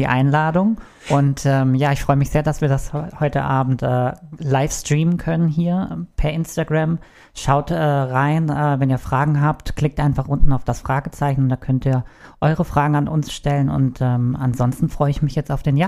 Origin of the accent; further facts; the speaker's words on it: Frankfurt, Hesse, Germany; aus Frankfurt angereist, bin froh, jetzt Urlaub zu haben. Genau, und ja, ich bin eine Frankfurter Drag-Künstlerin